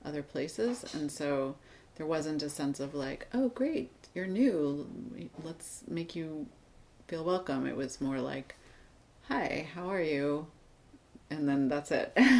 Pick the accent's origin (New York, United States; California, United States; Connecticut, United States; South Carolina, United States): New York, United States; New York City; And, you know, growing up in New York City, like, it's funny, I think that probably many people would say something about, like, the cultural experiences available to you